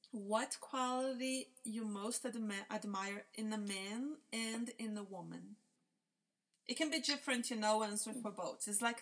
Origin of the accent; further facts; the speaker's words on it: Brazil; English is a second language; now in United States; I'm from Brazil originally